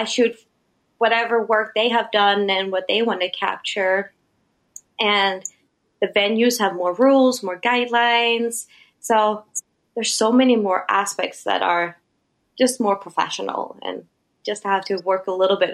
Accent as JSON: {"language": "English", "country": "Sweden", "moved": "as an adult", "lives_now": "New York, United States", "said": "So I came from Sweden being a pretty established photographer."}